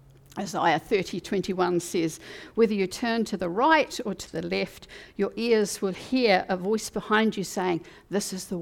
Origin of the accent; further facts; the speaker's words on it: Christchurch, Canterbury, New Zealand; I was from Christchurch at Townie, but I decided, yes, I can do this.